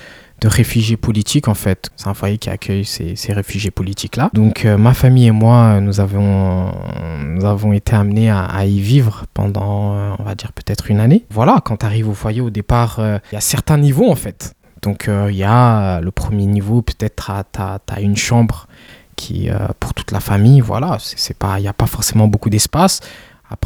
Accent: Rwanda; now in France; En tant que Rwandais, qui a plus ou moins grandi, qui a aussi cette culture française, parce que j'ai fait mes classes ici, mon identité africaine reste inculquée

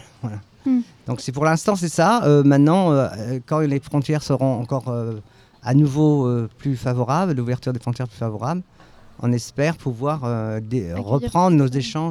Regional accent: Constantine, Constantine Province, Algeria; born there; Moi-même, je suis né en Algérie, donc à Constantine, donc justement dans la région de Sétif.

